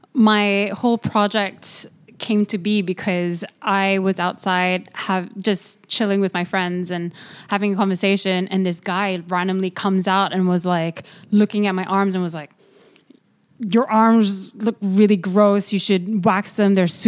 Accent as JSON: {"language": "English", "country": "Malaysia", "said": "I am from Malaysia."}